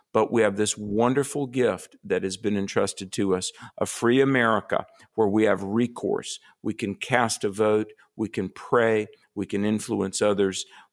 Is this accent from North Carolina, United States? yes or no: yes; North Carolina, United States; I'm especially enthused because you're from my home state of North Carolina.